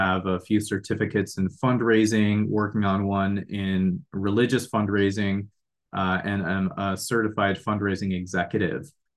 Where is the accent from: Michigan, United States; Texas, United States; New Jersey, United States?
Michigan, United States; also born or lived in San Francisco Bay Area, United States; now in Tampa, United States; currently live in Tampa Bay. Prior to this, I lived in the San Francisco Bay Area for 10 years and was born and raised in Michigan.